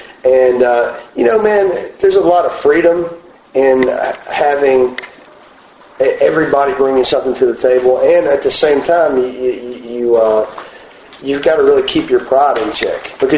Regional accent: Nashville, Tennessee, United States; I'm from Nashville, Tennessee

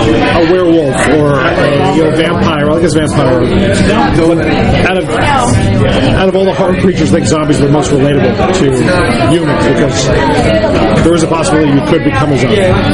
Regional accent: New York, United States; now in Philadelphia, United States; And I'm from New York, and we did a lot of like nightlife and parties in New York, but our company moved to Philly about 11, 12 years ago

